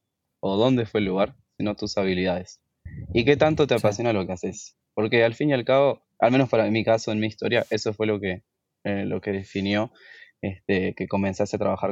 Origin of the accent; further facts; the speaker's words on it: Uruguay; Soy de Uruguay